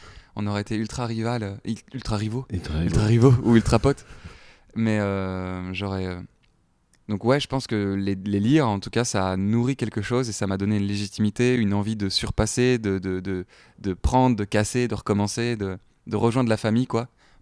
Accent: Belgium; Je viens de Belgique, mais c'est pas pour ça.

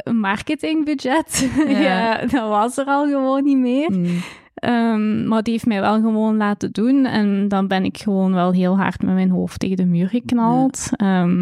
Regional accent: Flanders, Belgium; maar je had een tijd vaklab bij ons in Limburg.

